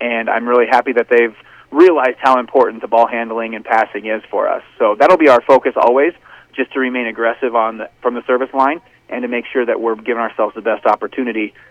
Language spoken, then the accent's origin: English; Genoa, Nebraska, United States; my mom and dad and I are from Genoa, and that's where I grew up in Genoa, Nebraska, graduated from Twin River High School in 2006